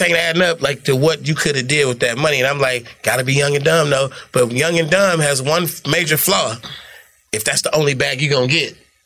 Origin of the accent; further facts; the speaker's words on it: California, United States; I'm from California.